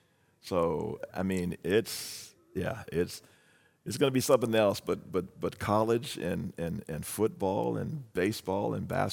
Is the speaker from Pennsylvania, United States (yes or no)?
no; Oklahoma City, Oklahoma, United States; I grew up in Oklahoma City